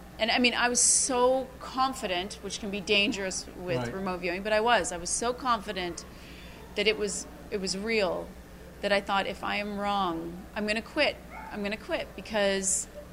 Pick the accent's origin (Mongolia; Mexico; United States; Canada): Canada; I grew up in Canada.